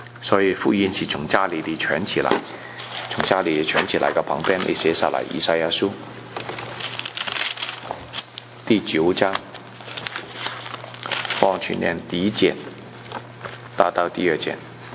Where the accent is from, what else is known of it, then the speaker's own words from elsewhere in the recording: China; 神也爱我们中国人